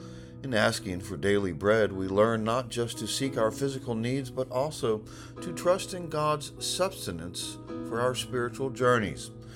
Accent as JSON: {"language": "English", "town": "Gainesville", "region": "Florida", "country": "United States", "tie": "born or raised there", "said": "today we come live from Gainesville, Florida, my hometown where my high school that I graduated from had their 45th high school reunion last night."}